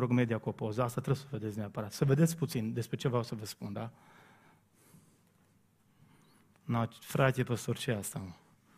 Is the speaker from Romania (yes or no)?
yes; Brădet, Romania; dintr-o dată în satul meu, aveam o frizeriță de pe vremea Ceaușescu care își făcea cruce când auzea ce îi cerem, cum i-am cerut noi să ne tundă. Imaginați-vă vreo 40-45 de copii din Brădet